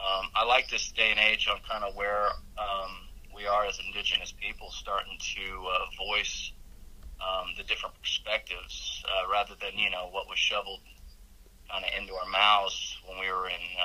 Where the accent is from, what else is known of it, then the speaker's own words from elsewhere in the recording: Sapulpa, Oklahoma, United States; when I moved to Sepulpa, back to my hometown